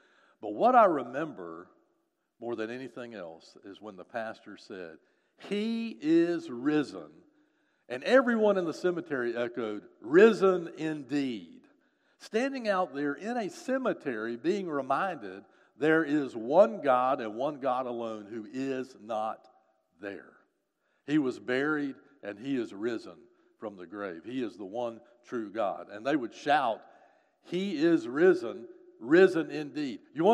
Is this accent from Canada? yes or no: no; Winston-Salem, North Carolina, United States; When I was a child growing up in Winston-Salem, one of my most vivid memories is my mother scooping up me and my two older brothers